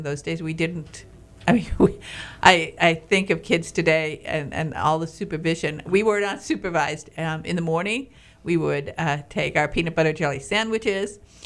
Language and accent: English; Baraga, Michigan, United States; So it's a wonderful place to grow up. I was born in Baraga, Michigan, and then my father had 12 brothers and sisters, so there are cousins and relatives all over that area